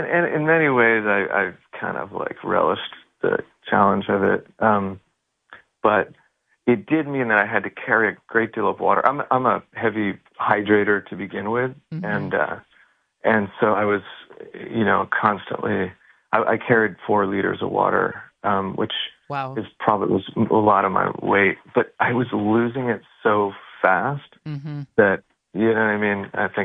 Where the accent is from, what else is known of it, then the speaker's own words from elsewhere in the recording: Seattle, Washington, United States; also born or lived in Vermont, United States; Yeah, so I'm from Seattle originally in the Northwest. And so I grew up camping and hiking and climbing and spent a lot of time in the woods through high school and college in Vermont